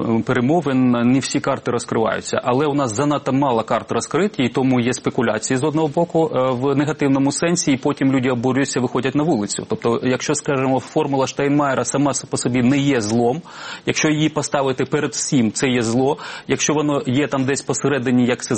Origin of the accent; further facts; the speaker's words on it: Donetsk, Donetsk Oblast, Ukraine; незважаючи на те, що я донеччанин, хотів би колись повернутися у вільний український Донбас, Донецький Донбас.